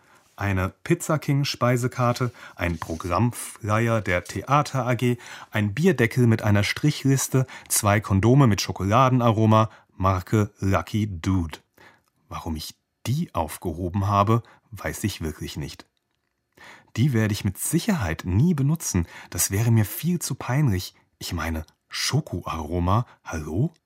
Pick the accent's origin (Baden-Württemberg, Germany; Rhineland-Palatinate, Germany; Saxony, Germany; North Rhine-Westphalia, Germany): Rhineland-Palatinate, Germany; Mainz; Also ich komme ursprünglich aus Mainz